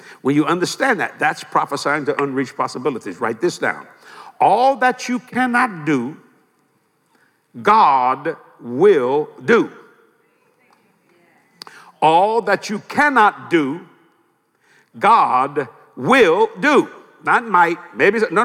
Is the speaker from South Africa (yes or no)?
no; New Orleans, Louisiana, United States; I was raised on the West Bank of New Orleans, actually in the worst borough of New Orleans, Algiers.